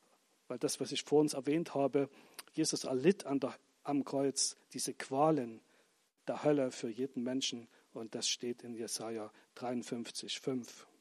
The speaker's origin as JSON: {"language": "German", "country": "Germany", "tie": "born or raised there", "said": "Ich bin in der DDR aufgewachsen."}